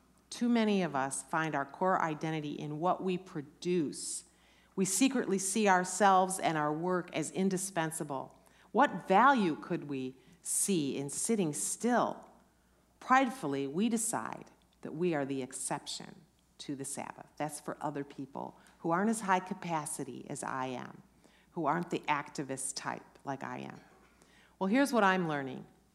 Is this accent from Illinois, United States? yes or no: yes; Chicago, Illinois, United States; Now, growing up in the Chicago area, and you're going to have to go with me now if you've been a lifelong Californian or whatever